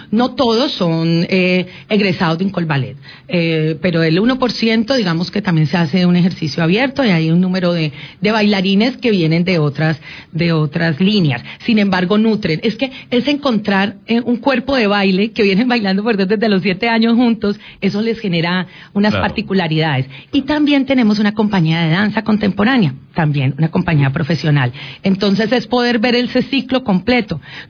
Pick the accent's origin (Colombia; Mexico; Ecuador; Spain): Colombia; Eso debemos saberlo como colombianos y sentirnos muy orgullosos.